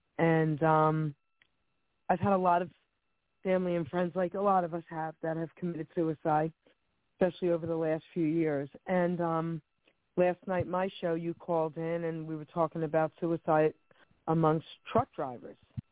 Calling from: New Jersey, United States; I'm calling from New Jersey.

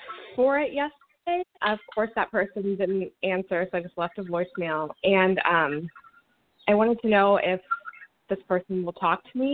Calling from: Missouri, United States; I'm calling from Missouri

